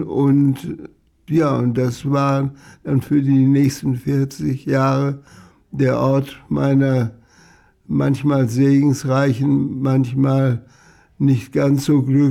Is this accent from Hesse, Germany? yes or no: yes; Marburg, Hesse, Germany; Ja, Marburg bot sich an, das ist meine Geburtsstadt, da komme ich auch her.